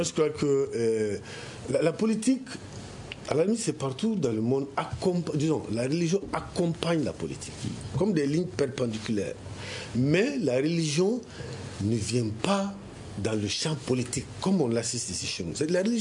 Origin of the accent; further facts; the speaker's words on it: Mali; chez nous au Mali